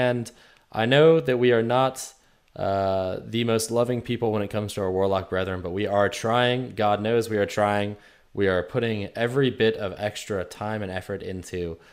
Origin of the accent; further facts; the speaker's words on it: United States; I live in Tennessee now, but I am from the Jack's area and would absolutely love to maybe grab a brew with you next time I'm in town.